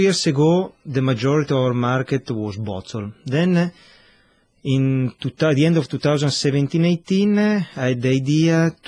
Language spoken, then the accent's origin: English; Malta; English is a second language; even if I'm from Malta, but I'm, actually I'm living in Gozo in Malta, so they register as a Maltese.